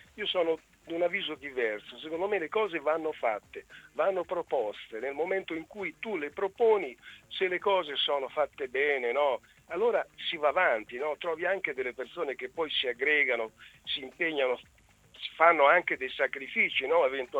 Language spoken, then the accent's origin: Italian; Rome, Lazio, Italy; perché io sono romano. Di conseguenza, trasferitomi in Ancona, mi sono trovato di fronte ad una realtà che è più piccola della realtà romana